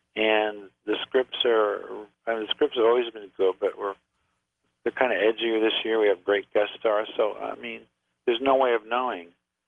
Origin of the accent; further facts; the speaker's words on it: Connecticut, United States; born there; moved away as an adult; also born or lived in New York / Los Angeles; I was born in Connecticut.